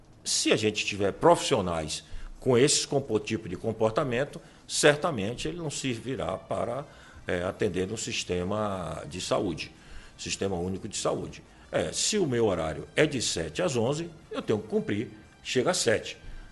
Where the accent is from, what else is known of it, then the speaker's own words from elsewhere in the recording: Ilhéus, Bahia, Brazil; born there; Eu nasci em Ilhéus, tenho 72 anos de idade, 48 anos de médico nessa cidade